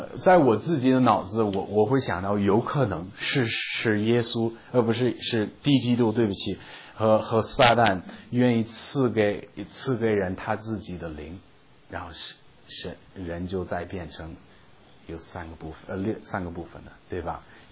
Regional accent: China; 我们中国人一般把灵魂连在一起

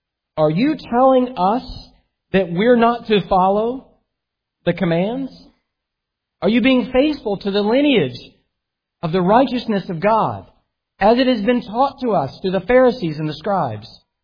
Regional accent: the South, United States; growing up in the South, we didn't have professional sports.

